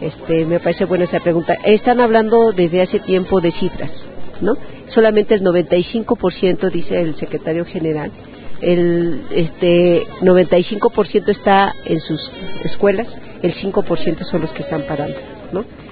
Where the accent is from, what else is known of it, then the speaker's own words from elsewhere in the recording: State of Mexico, Mexico; Yo soy particularmente del Estado de México, el Valle de México, agrupa a todos los municipios conurbados